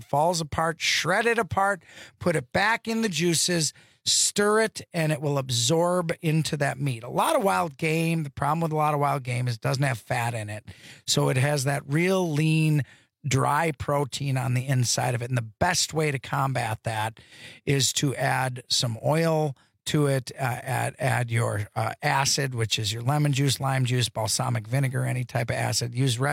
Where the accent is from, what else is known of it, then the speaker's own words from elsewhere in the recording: Wisconsin, United States; I'm from Wisconsin, so we put a little.